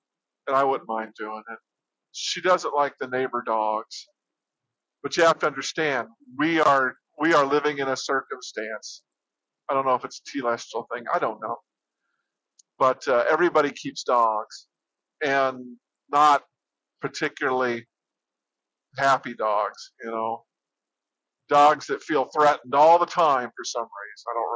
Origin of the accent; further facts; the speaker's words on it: Florida, United States; So we're from Florida.